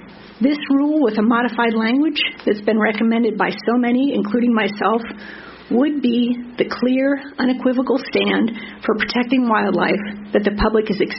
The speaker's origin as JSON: {"language": "English", "town": "Mesa", "region": "Arizona", "country": "United States", "said": "I'm from Mesa."}